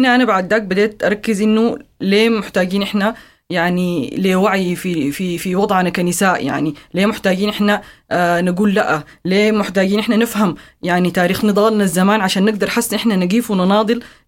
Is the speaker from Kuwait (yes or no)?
no; Sudan; أنا أصلا خلفيتي، أنا اتولدت واتربيت في السودان، فعشت كل التجارب اللي هي بتمر بها المرأة السودانية